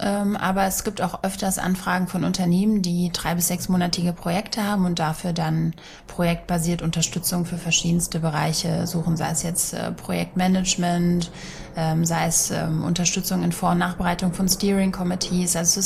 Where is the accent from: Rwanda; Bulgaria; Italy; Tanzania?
Bulgaria; Sofia, Sofia City; now in Germany; Meine Heimat ist Region Rhein-Main und ursprünglich Sofia, Bulgarien.